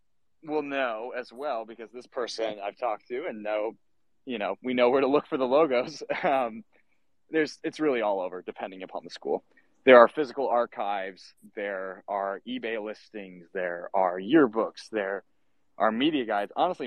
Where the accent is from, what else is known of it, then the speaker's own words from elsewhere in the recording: Indiana, United States; growing up in Indiana, you love college, you love all sports.